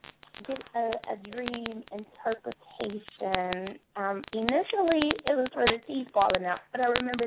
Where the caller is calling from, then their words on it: Georgia, United States; I'm calling from Georgia.